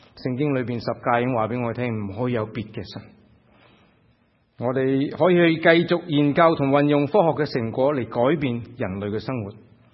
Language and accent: Cantonese; Guangdong, China; 中国人，我哋广东人话唔见棺材都唔流眼泪。